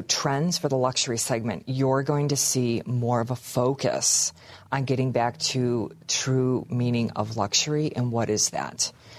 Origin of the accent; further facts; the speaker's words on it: Detroit, Michigan, United States; And I guess just growing up in the Motor City, you know, I would see these guys draw these incredible cars